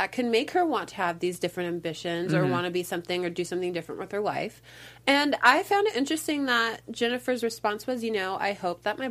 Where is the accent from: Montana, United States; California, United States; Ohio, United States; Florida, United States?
California, United States; I'm from California. So is Angela.